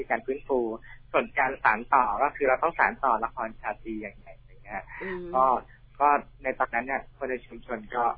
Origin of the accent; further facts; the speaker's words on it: Phetchaburi, Thailand; ผมเนี่ยก็เป็นคนเพชรบุรีนะครับ